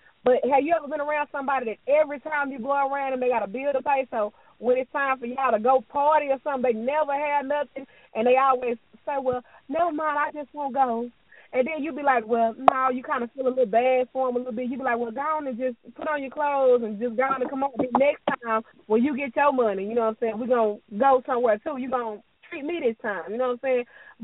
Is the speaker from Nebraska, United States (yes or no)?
no; Dallas, Texas, United States; hey, I'm from Dallas, Texas, Pleasant Grove.